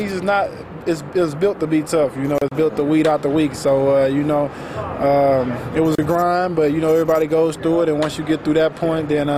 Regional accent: Houston, Texas, United States; I'm from Houston, and, played baseball all my life pretty much

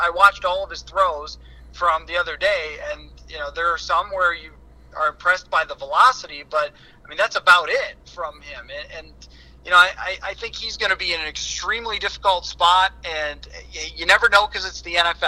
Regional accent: New York, United States; As much as you know, I grew up in Western New York

